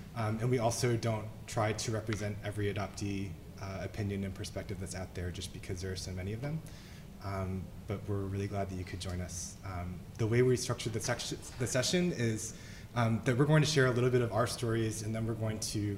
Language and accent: English; New York, United States; also born or lived in Korea; I was adopted from Korea in the early 80s. I was part of sort of the first big wave of Korean adoptees. My parents are white, and I was adopted into a very small rural town in upstate New York.